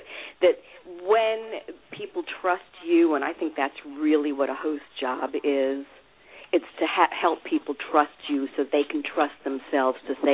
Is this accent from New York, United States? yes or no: yes; New York, United States; I came from New York and from radio, so I've been doing radio on and off for years